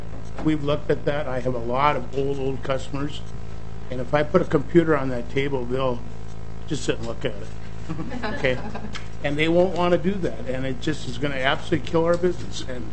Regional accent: Clearwater, Minnesota, United States; I'm from Clearwater, Minnesota. If anybody knows where that is, I'm 94.

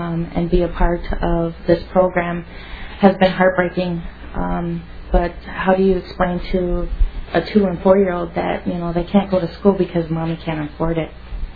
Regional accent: Rapid City, South Dakota, United States; now in Minneapolis, United States; I'm originally from Rapid City, South Dakota, enrolled member of the Oglala Sioux Nation of Pine Ridge, South Dakota.

